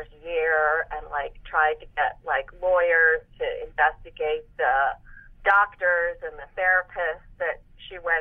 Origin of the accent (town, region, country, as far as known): Chicago, Illinois, United States